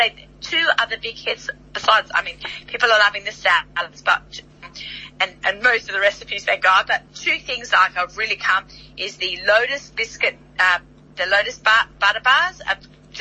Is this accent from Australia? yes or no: yes; Australia; I've met so many South Africans over my lifetime being an Australian.